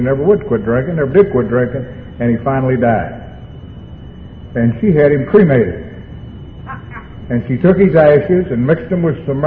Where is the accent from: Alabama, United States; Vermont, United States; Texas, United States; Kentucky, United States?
Kentucky, United States; Louisville; I come from Louisville, Kentucky. I was born and raised there, in out around the corner at 4th and Central, where Churchill Downs Racetrack is